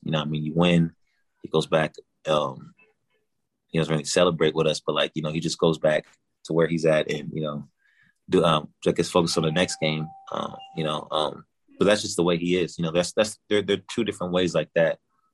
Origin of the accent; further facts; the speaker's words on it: California, United States; also born or lived in Alabama; So I'm originally from California, but then I went to Alabama.